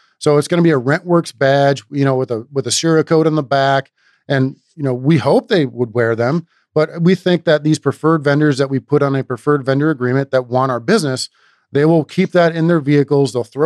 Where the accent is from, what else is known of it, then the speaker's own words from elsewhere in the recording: Texas, United States; Hey, I'm just picking on you. I'm from Texas. I can pick on you guys.